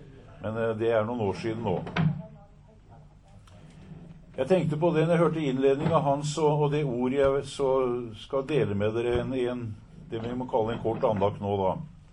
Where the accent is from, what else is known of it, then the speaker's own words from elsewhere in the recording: Kragerø, Telemark, Norway; og jeg kommer fra Kragerø.